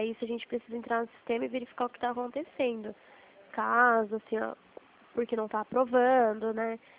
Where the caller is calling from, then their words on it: Limeira, São Paulo, Brazil; Aqui de Limeira, São Paulo.